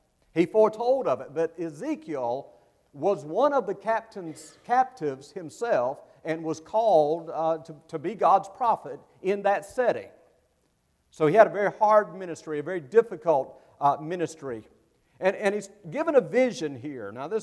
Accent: Sumter, South Carolina, United States; From South Carolina originally, my wife Maria is right here. We're both from Sumter, South Carolina.

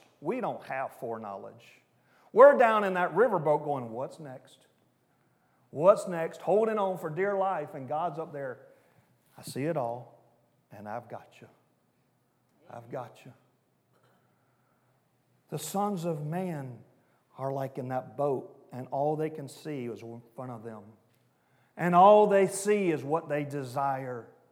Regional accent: Bible Belt, United States; I grew up in the Bible Belt.

